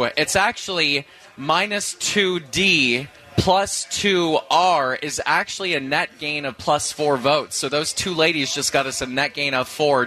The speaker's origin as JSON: {"language": "English", "region": "Midwest", "country": "United States", "accent": "Midwestern", "said": "This is my beautiful Midwestern accent coming out."}